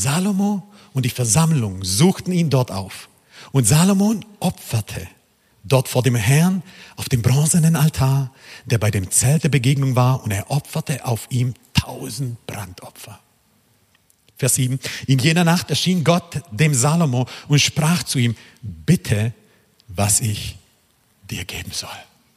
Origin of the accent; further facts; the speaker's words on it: Croatia; German is a second language; Ich bin Kroate, aber mit einem Deutschen verheiratet.